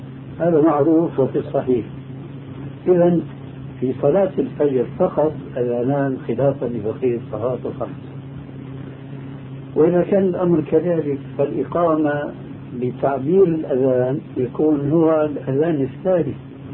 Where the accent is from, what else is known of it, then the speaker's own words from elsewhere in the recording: Oman; وحديثا وقع عندنا في عمان